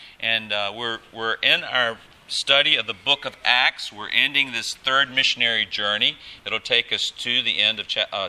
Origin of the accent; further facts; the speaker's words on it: United States; moved away; nothing compared to some of the violence in my home country, the USA.